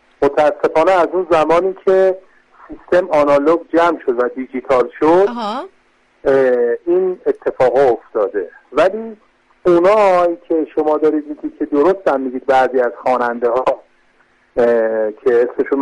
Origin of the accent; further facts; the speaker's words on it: Rey, Tehran Province, Iran; من خودم بزرگ شده تهران هستم، شهر ری خانم.